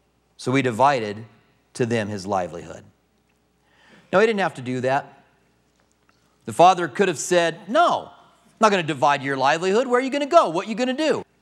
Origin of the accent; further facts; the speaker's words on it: Clinton, Iowa, United States; born there; I was born in Clinton, Iowa. I ran into a guy here recently that was also from Clinton.